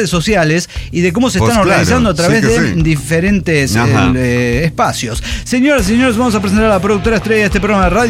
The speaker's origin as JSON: {"language": "Spanish", "country": "Mexico", "said": "Es que soy mexicano."}